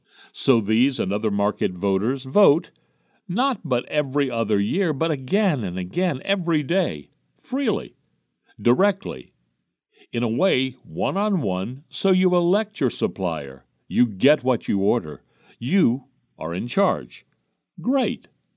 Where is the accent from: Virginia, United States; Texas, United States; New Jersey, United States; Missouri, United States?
New Jersey, United States; Jersey City; in 1930 when I was growing up in Jersey City